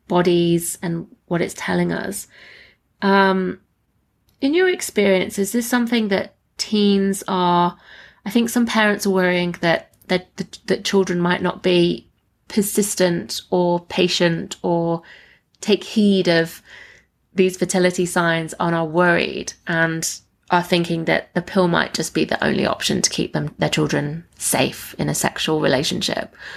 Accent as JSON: {"language": "English", "region": "England", "country": "United Kingdom", "moved": "as an adult", "lives_now": "Australia", "said": "that's when I'm from England, came backpacking, came to Australia"}